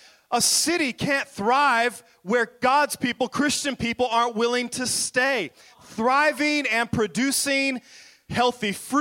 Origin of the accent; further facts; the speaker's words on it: Skyway, Washington, United States; I grew up in Skyway, which is really more of a ghetto area in South Seattle.